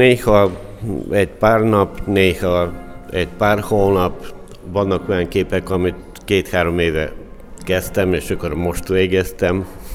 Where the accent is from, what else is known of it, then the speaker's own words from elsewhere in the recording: Bulgaria; Hungarian is a second language; now in Hungary; Persze, ott születtem, és akkor ezt mindig, hogy mondom, minden festőnek van kedvenc témát, és az enyém az régi bulgárházak, a tengerpart, a kolostorok, az ikonok